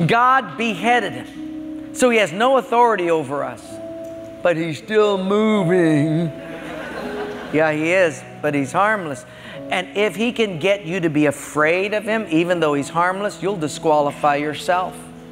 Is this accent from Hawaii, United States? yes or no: yes; Palolo, Hawaii, United States; Now, I'm from Palolo. I don't need these things.